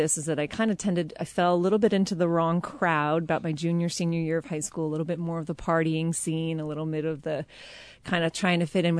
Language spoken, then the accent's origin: English; Somerville, New Jersey, United States; Okay, so I am a native of New Jersey, born and raised in a small town called Somerville, right pretty much smack in the middle of the state.